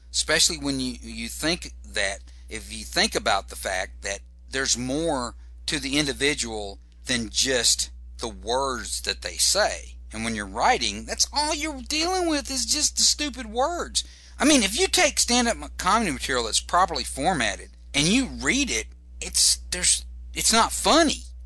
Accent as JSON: {"language": "English", "region": "Texas", "country": "United States", "said": "I'm originally from Texas, so I can make fun of that."}